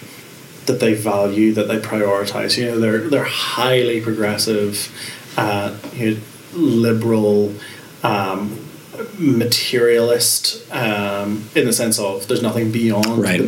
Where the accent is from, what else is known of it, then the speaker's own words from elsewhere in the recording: Northern Ireland, United Kingdom; accent: Northern Irish; now in Dublin, Ireland; So I was born in the Republic. So I was born about an hour north of here, but my accent's a Northern Irish accent. My parents divorced when I was young, and Mum and I moved to a little town outside Belfast, and that's where I grew up. That's where I came to faith.